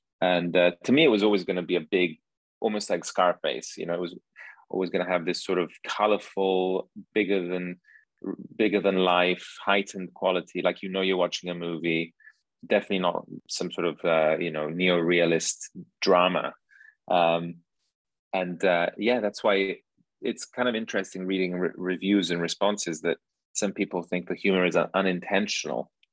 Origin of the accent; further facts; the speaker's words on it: Milan, Lombardy, Italy; it clicked because I grew up in Milan and my mother's a fashion designer